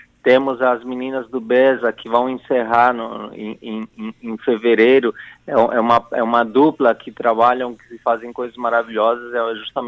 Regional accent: Bolivia; Eu sou boliviano

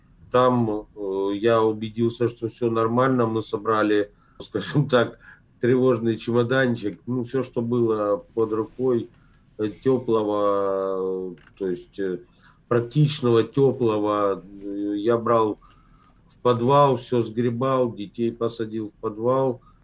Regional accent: Mariupol, Donetsk Oblast, Ukraine; мені 39 років. Я уроженец города Мариуполя.

